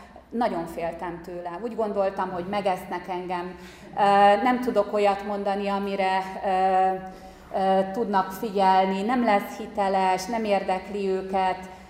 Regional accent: Budapest, Hungary; now in Nyíregyháza, Hungary; én felvettem a férjemnek a nevét … és Óbudáról származom. Tőzsgyökeres budapesti egyébként a család. A családnak nagy része, aztán mégiscsak a mennyei atya ide vezérelt bennünket. 15 éve lakunk Nyíregyházán.

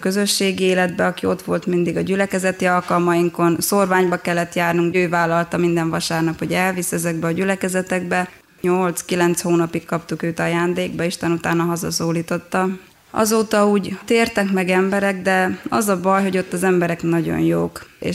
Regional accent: Arad, Arad County, Romania; born or raised there; also born or lived in Oradea

